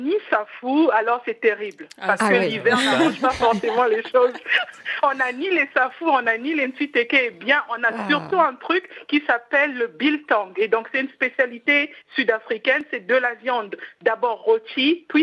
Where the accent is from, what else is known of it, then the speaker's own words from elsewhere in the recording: Brazzaville, Republic of the Congo; Je suis de Brazzaville.